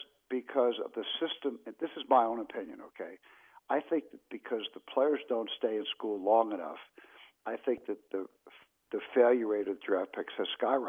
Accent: New York, United States; I think New York fans, I mean, I grew up in New York

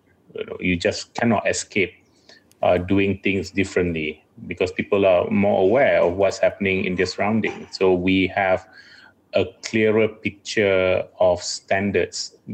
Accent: Malaysia; English is a second language; And I think Malaysian generally also have find certain pride about being Malaysian, about our uniqueness and our place in the world.

